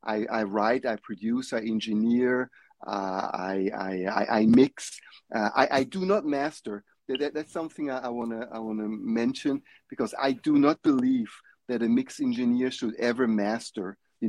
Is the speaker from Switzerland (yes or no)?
yes; Switzerland; growing up in Switzerland, I built my little spaceship